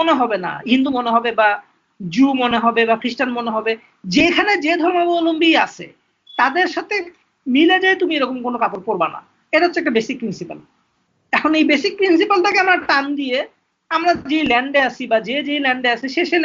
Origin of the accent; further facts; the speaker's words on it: Mohammadpur, Dhaka Division, Bangladesh; আমার বাসা মোহাম্মদপুরে ছিল, টাউন হল বাজারের, ছোটবেলা আমি ওখান থেকে বড় হয়েছি